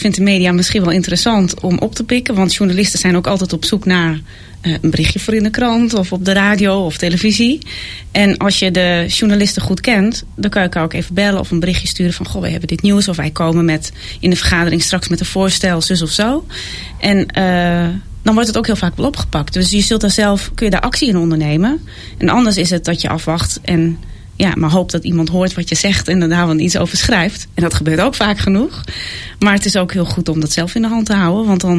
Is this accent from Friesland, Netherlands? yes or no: yes; Friesland, Netherlands; Want ik ben echt een Noorderling. En ik merk ook wel, als ik nu in Den Haag kom, want ik kom er wel regelmatig, als ze horen je komt uit Friesland, dan is het gelijk al ver weg